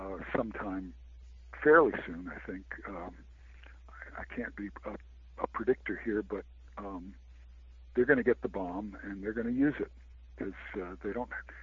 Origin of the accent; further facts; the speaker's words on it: the South, United States; I come from the South, so I have no love for these old Southerners who talk racist talk.